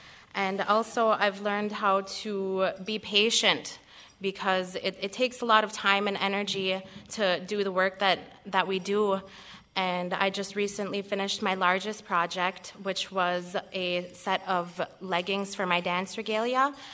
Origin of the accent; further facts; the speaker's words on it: Onigum, Minnesota, United States; I am from the Leech Lake Reservation, but more specifically, Onagam.